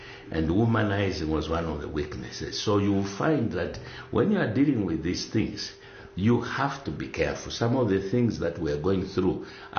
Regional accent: Zambia; My dad divorced my mother when I was 3 months old. Mm-hmm. And so we ended up growing up in Zambia.

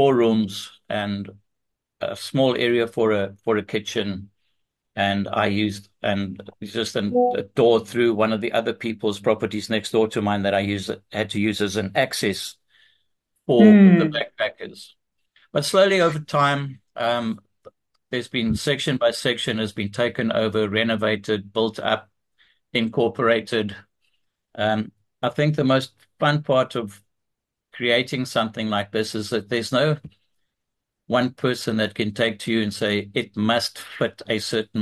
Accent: Zimbabwe; also born or lived in South Africa; I was born in South Africa, but at a young age, my father moved up to what was then Rhodesia, now Zimbabwe.

